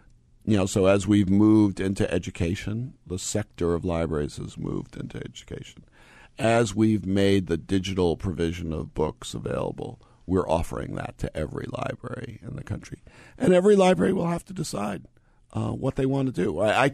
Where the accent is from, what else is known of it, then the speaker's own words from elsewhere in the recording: New York City, New York, United States; So I grew up in Washington Heights, Inwood.